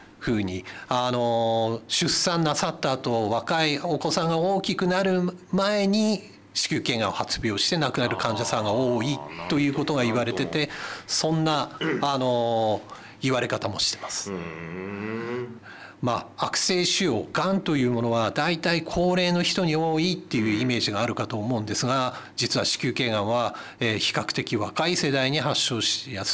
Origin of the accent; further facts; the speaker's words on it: Iwate, Japan; あの父があの秋田から岩手に出てきて仕事をしてたもので、私はずっと生まれてから岩手でなんですけども、